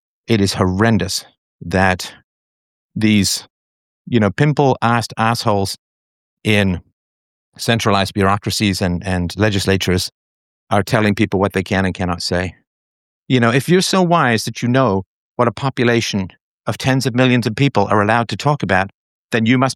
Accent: England, United Kingdom; also born or lived in Ireland; I lived in England from 1967 until 1977. I was born in Ireland, but I spent most of my early childhood in England.

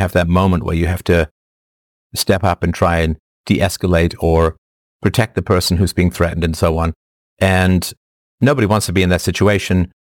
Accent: England, United Kingdom; when I grew up in England, from the age of 4 or 5 onwards, I went on buses.

